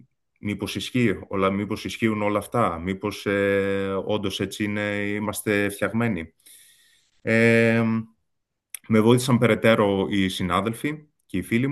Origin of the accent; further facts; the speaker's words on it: Athens, Attica, Greece; moved away as an adult; now in Utrecht, Netherlands; Γεννήθηκα και μεγάλωσα στην Αθήνα. Τα τελευταία 5 χρόνια, όμως, ζω στην Ολλανδία. Μετακόμισα για μεταπτυχιακό και δουλεύω αυτή τη στιγμή στην Ουτρέχτη της Ολλανδίας.